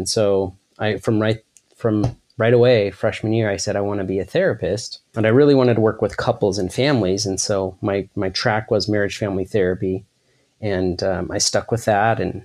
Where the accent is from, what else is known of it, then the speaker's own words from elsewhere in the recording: Salt Lake City, Utah, United States; Okay. Yeah, so I grew up in Utah in the Salt Lake City area.